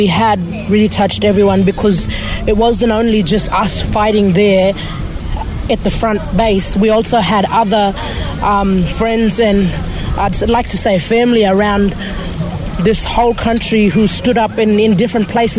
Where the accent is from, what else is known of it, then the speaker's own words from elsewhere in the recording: Tennant Creek, Northern Territory, Australia; My mob is Warmu and Runman Bomo, and we're from Tenor Creek.